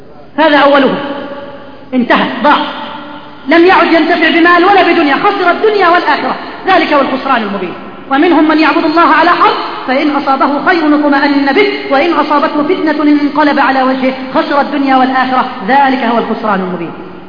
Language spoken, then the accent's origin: Arabic; Egypt; اللهم اجعل بلدنا مصر بلد الأمن والأمان